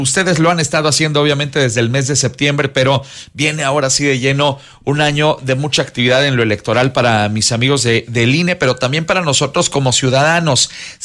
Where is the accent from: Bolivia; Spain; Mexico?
Mexico; ya sabemos cómo somos los mexicanos